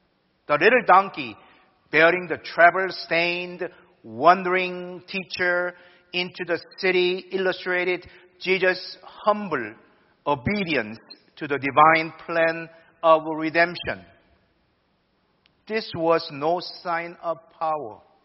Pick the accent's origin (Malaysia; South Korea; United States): South Korea; I was born and raised in Korea, one of the countries in Asia, part of Eastern cultures, I guess.